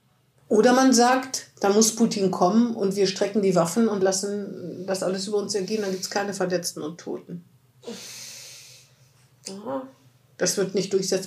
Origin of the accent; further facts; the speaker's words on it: Germany; Na, ich bin im Zonenrandgebiet aufgewachsen